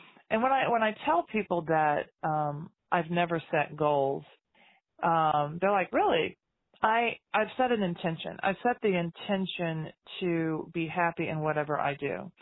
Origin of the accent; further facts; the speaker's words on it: the South, United States; I grew up in the South, but I had never really looked at the food scene through the lens of history.